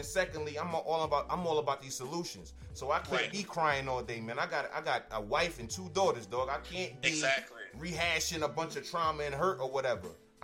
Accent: United States; born there; I was born in America in 1989, bro.

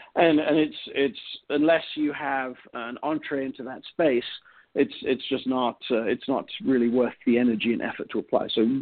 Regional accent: England, United Kingdom; now in United States; I'm an English guy, English guy living in Southern California.

